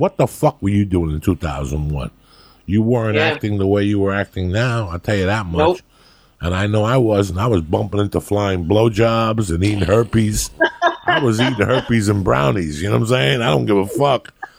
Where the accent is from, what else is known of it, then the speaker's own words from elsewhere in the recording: New York, United States; I grew up in New York where we would throw a snowball at you with a rocket in the head.